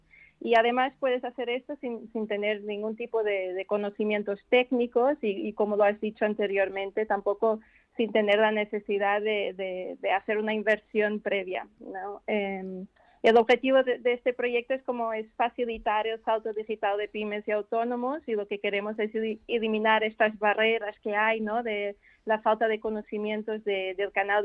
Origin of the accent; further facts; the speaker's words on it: Portugal; Yo soy portuguesa, pero sí, el apellido es belga.